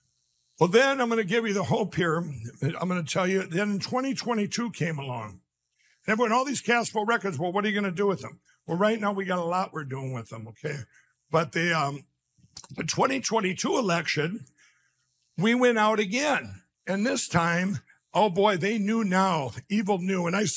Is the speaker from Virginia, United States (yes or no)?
no; Minnesota, United States; My home state of Minnesota said, if there was such a thing, and if we figure out what it is, we're not giving it to you.